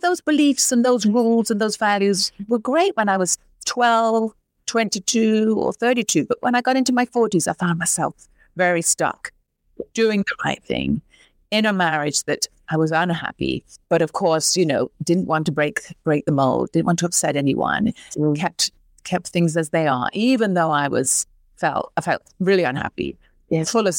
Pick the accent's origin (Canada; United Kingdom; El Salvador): United Kingdom; England; What came with that big family, traditional family, seaside town where I grew up in England